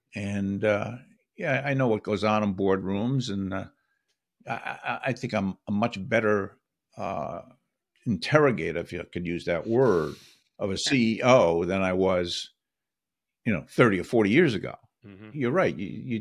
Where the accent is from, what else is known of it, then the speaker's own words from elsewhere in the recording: Brooklyn, New York, United States; I grew up in Brooklyn, New York. Father was a blue collar person.